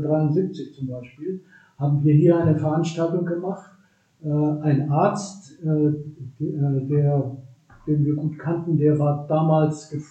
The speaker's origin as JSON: {"language": "German", "town": "Neuendettelsau", "region": "Bavaria", "country": "Germany", "said": "ich komme aus Neu-Dettelsau in Mittelfranken."}